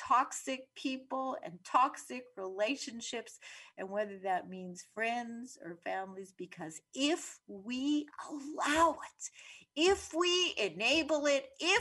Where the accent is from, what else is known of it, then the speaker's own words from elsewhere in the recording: Winnipeg, Manitoba, Canada; when I was growing up in Winnipeg in Canada